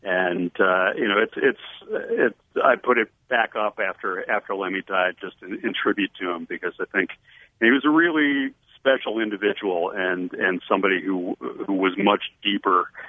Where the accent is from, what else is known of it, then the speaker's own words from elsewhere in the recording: Chicago, Illinois, United States; I grew up in Chicago, at least my high school years, and I don't think I'd seen Chicago as excited about the Cubs since like 1984.